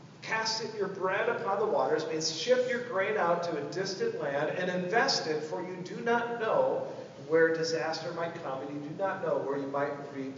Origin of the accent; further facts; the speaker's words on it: Minnesota, United States; I'm from Minnesota, so I don't take very many risks